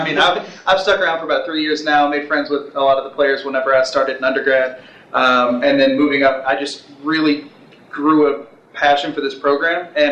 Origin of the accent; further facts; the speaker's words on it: Princeton, Kentucky, United States; I'm from Princeton, Kentucky, a small town farther west of here